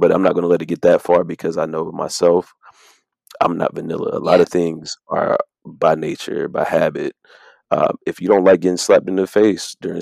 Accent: the South, United States; whereas myself, being born and raised in the South, I might have a different outlook on things than AJ, who's in Canada.

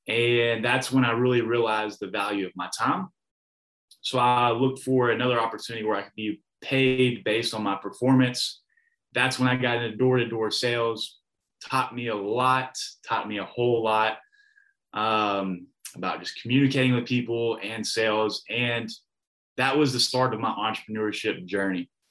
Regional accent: Louisville, Kentucky, United States; I want to go big and I want to play for University of Louisville. It's my hometown.

